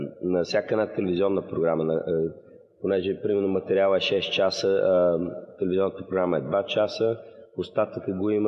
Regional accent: Sofia, Sofia City, Bulgaria; в България по това време, в София, аз съм от София

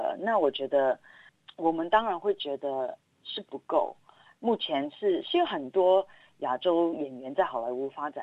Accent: Australia; also born or lived in Hong Kong; 我小的时候真的在这边长大完全不太了解

